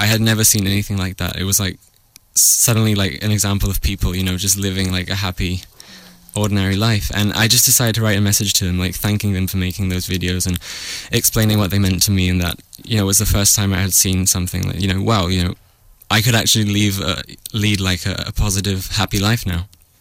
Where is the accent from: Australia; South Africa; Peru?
Peru; moved away as an adult; also born or lived in London, United Kingdom; now in Vancouver, Canada; well, I was born in London, in England, and when I was little, I moved to Peru. And I've been living there until September of the past year, when I went to Canada to study in Vancouver.